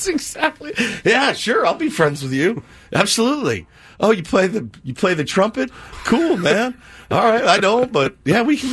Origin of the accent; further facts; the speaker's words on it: Texas, United States; I was the new, I was from Texas.